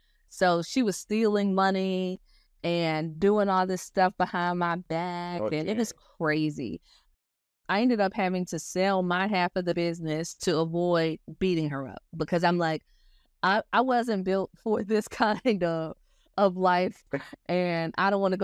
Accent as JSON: {"language": "English", "town": "Hampton", "region": "Virginia", "country": "United States", "tie": "born or raised there", "also_born_or_lived": "Dominican Republic", "lives_now": "Miami, United States", "said": "I am born and raised in Hampton, Virginia. I've lived in Miami for 16 years and also between Miami and Dominican Republic in that time period."}